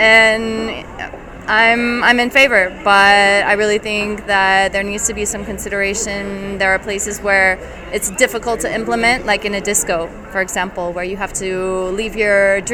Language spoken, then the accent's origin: English; United States; now in Spain; I'm an American living here in Spain